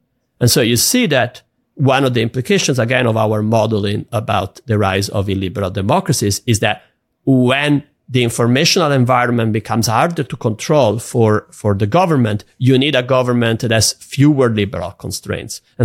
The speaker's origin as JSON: {"language": "English", "country": "Italy", "said": "I'm from Italy, so it's a bit different than the US, but when I was a child, there were literally 6-7 TV channels."}